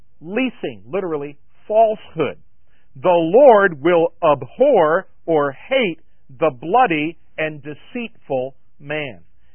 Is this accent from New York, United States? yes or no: yes; Long Island, New York, United States; I'm from Long Island, New York.